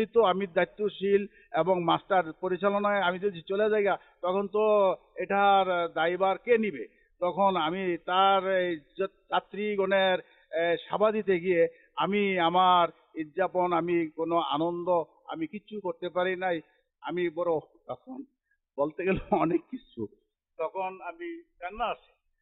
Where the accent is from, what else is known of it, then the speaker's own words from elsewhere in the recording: Chandpur, Chittagong Division, Bangladesh; গ্রামের বাড়ি চাঁদপুর, মতলব উত্তর।